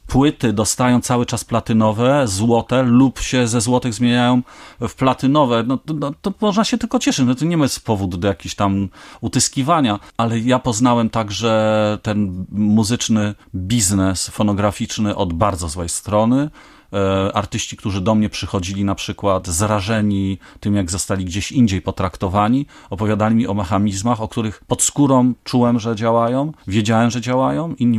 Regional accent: Bydgoszcz, Kuyavian-Pomeranian Voivodeship, Poland; born there; Jako urodzony bydgoszczanin

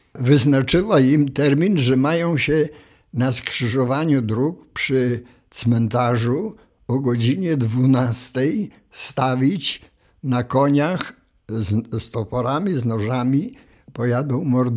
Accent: Siemikowce, Ternopil Oblast, Ukraine; Mieszkałem na Podolu, we wsi Siemikowce nad rzeką Strypą

